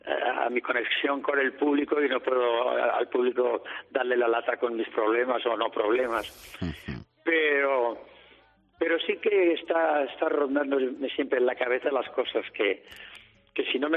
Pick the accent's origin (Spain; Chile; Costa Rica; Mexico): Spain; Linares, Andalusia; Voy a mi tierra, Linares, para que no digan.